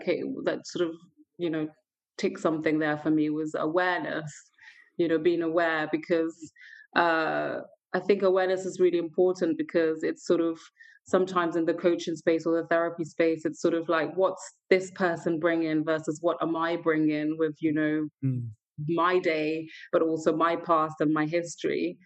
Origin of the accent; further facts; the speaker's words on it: Gambia; So I'm the eldest of six children. And, you know, I'm from the Gambia. It's a sort of African country.